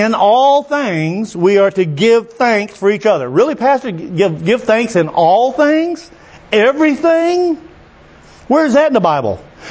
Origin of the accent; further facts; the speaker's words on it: Haiti; the pastor knows I'm from Haiti